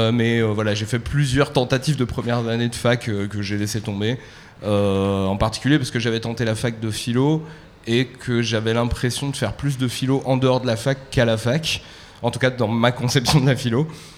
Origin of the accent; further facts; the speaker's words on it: Île-de-France, France; now in Bordeaux, France; Alors, donc je viens de Bordeaux. Enfin, à la base, je viens de région parisienne, mais ça fait presque 20 ans que je suis à Bordeaux.